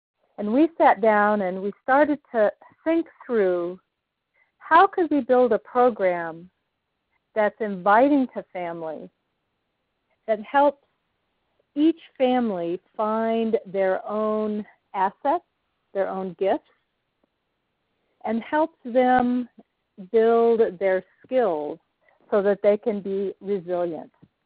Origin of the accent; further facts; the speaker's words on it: Arizona, United States; Growing up in Arizona, I have very fond memories, and I go back to see my mother and at that point my father as well.